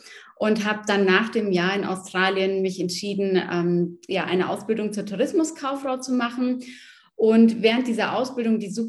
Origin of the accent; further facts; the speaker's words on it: Munich, Bavaria, Germany; bin aus München und bin 27 Jahre alt